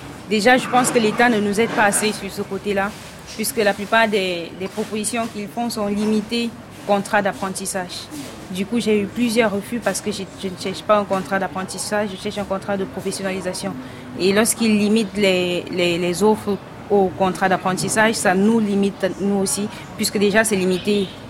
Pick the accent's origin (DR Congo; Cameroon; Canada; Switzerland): Cameroon; now in France; J'ai 23 ans. Je viens déjà du Cameroun où j'ai fait une licence en gestion des opérations.